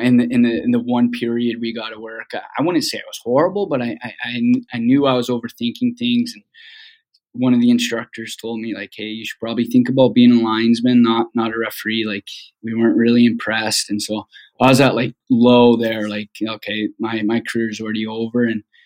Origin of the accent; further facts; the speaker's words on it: Spokane, Washington, United States; I grew up in Spokane and, you know